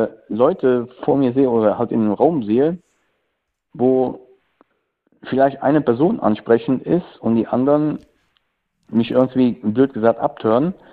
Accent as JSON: {"language": "German", "region": "North Rhine-Westphalia", "country": "Germany", "said": "Naja, ich komme aus der Kölner Ecke."}